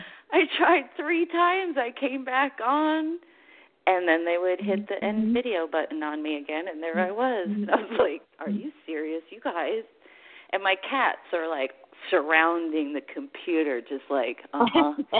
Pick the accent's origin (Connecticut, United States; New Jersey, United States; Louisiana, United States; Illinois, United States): Connecticut, United States; Putnam; born there; My mother is born and raised in Hartford, but I was born in Putnam because that was the closest hospital.